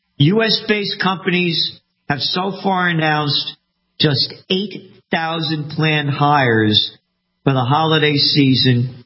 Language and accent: English; New York City, New York, United States; born there; I'm a Napolitano, born in the Bronx, born to be free.